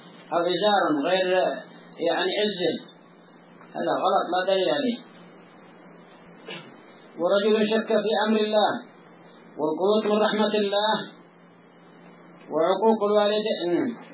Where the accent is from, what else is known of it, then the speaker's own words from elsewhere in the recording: Yemen; فمؤنة المرأة على زوجها يعني على ذاك على ذاك المبدع الذي عندنا في اليمن